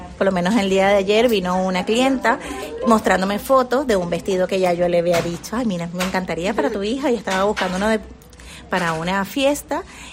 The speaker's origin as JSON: {"language": "Spanish", "country": "Venezuela", "moved": "yes", "said": "Yo soy de Venezuela y tengo aquí ya 5 años, he logrado mi nacionalidad también gracias a mi trabajo y a mi esfuerzo."}